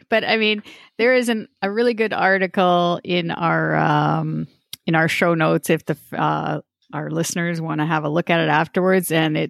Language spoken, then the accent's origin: English; Scarborough, Ontario, Canada; My town of Scarborough, my hometown